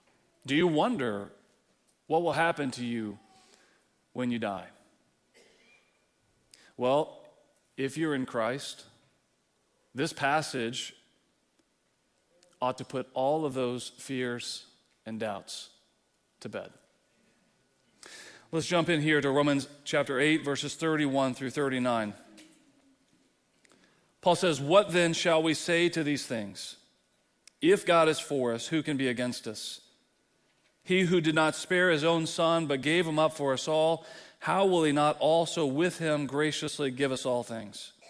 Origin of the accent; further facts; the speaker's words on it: Texas, United States; now in Wildwood, United States; I'm thankful, and it's strange for me to say that as a Texan. You know that. But I'm thankful to the Lord that he brought me here to Wildwood.